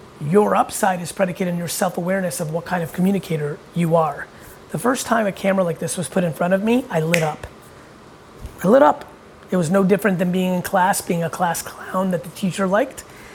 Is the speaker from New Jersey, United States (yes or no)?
yes; New Jersey, United States; also born or lived in Soviet Union / New York; I was born in the Soviet Union. I came to the US. I grew up in New York and New Jersey. In Jersey, where I spent most of my life, I did lemonade stands, garage sales, shoveling snow, car washing, Christmas caroling as a nice Jewish boy.